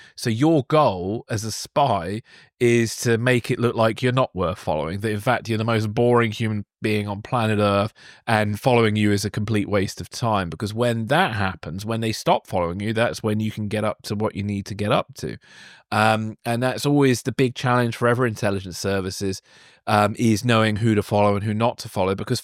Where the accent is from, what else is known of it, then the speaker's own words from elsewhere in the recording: Godalming, South East England, United Kingdom; So I grew up in a town called Godalming in Surrey, which in some respects actually has some similarities to Salisbury.